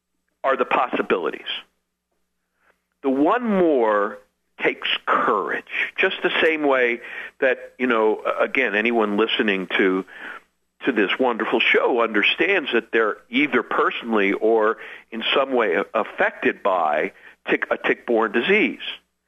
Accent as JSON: {"language": "English", "region": "New York", "country": "United States", "tie": "born or raised there", "said": "I grew up Jewish in New York City, and I love bagels"}